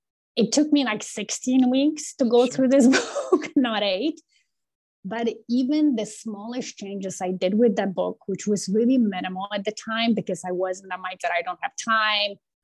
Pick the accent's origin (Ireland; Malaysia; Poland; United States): Poland; I was born and raised in Poland. Probably I'm the last generation that sort of remembers a bit of communist regime. I was 11 when it collapsed